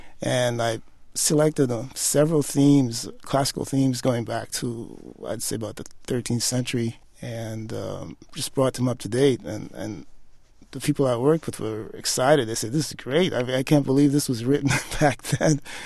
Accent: St. Thomas, U.S. Virgin Islands; I used to teach in my hometown of St. Thomas, the Virgin Islands.

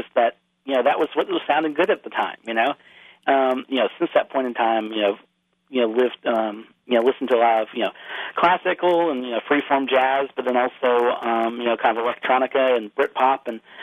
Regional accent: Independence, Missouri, United States; I grew up outside Independence, Missouri

